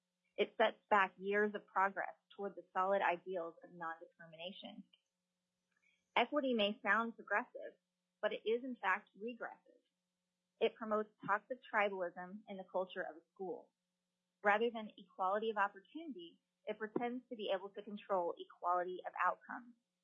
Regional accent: California, United States; A few years ago, California, which is my home state, elected to remove the non-discrimination language in their constitution

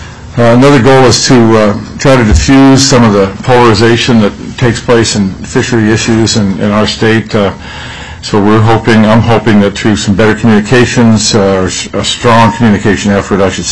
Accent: Alaska, United States; I was born and raised here in Alaska, and with the exception of a few stints outside, including a couple tours in Vietnam, I've lived my entire life in Alaska.

